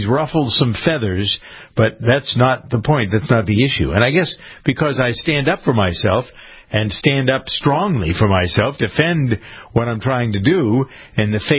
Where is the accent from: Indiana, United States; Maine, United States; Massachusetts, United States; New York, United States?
Massachusetts, United States; Framingham; but one of the ladies in a hearing that we had in my hometown of Framingham a couple of weeks ago